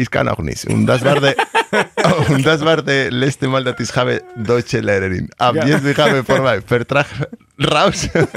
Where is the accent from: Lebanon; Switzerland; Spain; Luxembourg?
Spain; La Rioja; German is a second language; Ja, ich komme aus der Region, ich komme aus Rioja.